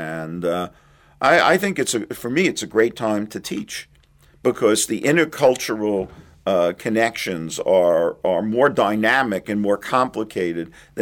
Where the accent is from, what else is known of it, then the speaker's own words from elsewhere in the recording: Brooklyn, New York, United States; everything that I had been taught about sports as a male child growing up in Brooklyn.